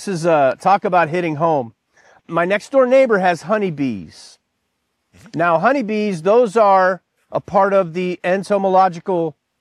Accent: Buffalo, New York, United States; I grew up in the Buffalo, New York area in the early 1970s

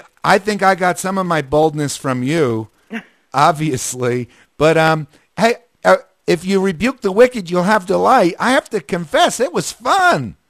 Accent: Hawthorne, New Jersey, United States; Hawthorne, New Jersey. I grew up in Hawthorne, New Jersey.

